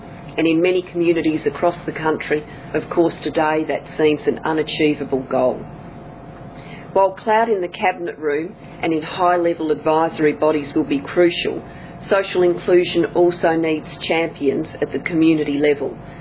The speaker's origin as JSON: {"language": "English", "region": "South Australia", "country": "Australia", "said": "In my home state of South Australia"}